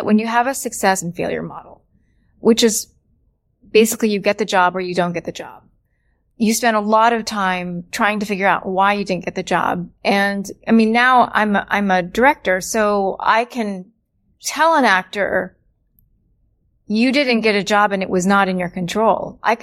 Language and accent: English; Virginia Beach, Virginia, United States; I grew up in a predominantly white community. There were Filipinos in the area. I grew up in Virginia Beach.